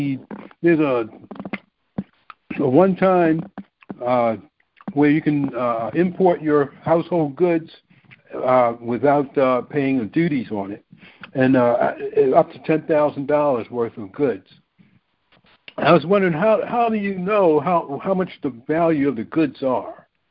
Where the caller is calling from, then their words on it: Baltimore, Maryland, United States; Good evening, Jackie. I'm calling from Baltimore